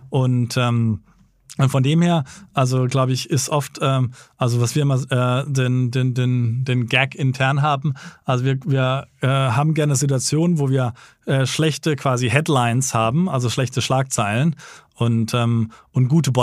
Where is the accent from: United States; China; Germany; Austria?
United States; Also als Amerikaner meinen Job zu machen, also Amerikaner sind in vielen Mittleren Osten, zum Beispiel Ländern, nicht ganz so willkommen wie jetzt irgendwie neutrale Europäer.